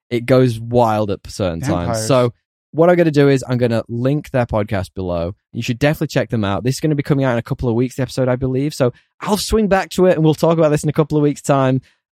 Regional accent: United Kingdom; British. What do you want?

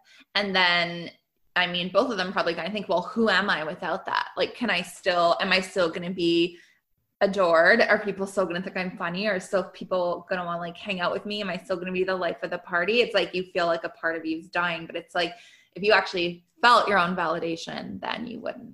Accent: Canada; I'm Canadian

